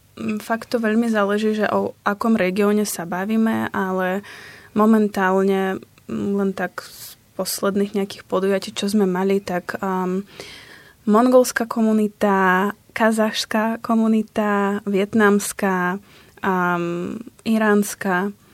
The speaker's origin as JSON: {"language": "Slovak", "country": "Ukraine", "second_language": "Slovak", "moved": "yes", "said": "Ja som pôvodom z Ukrajiny a moji rodičia teda sú v Kyjeve"}